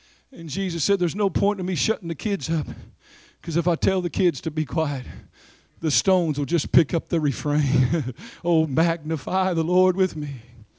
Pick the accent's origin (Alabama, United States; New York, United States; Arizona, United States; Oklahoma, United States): Oklahoma, United States; If you're offended by this, remember I'm from Oklahoma.